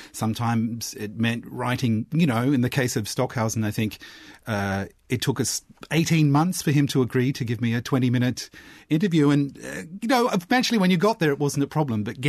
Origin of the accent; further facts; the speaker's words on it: Australia; Dame Joan … I'm Australian and I'm supposed to interview.